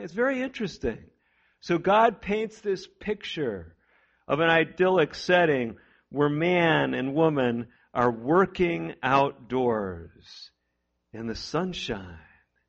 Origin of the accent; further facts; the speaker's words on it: Midwest, United States; also born or lived in Florida; I think they told me, too, growing up in the Midwest, that if I went to Florida, they had drinking fountains with orange juice coming out of them.